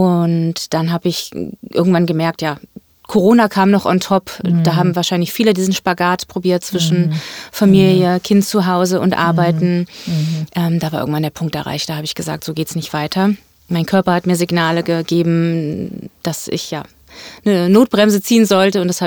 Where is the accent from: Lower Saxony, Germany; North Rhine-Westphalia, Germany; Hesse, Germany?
Lower Saxony, Germany; Göttingen; now in Hamburg, Germany; ich... Ich komme aus Göttingen, das ist meine Heimatstadt. Mhm. Und mittlerweile lebe ich seit 13 Jahren in Hamburg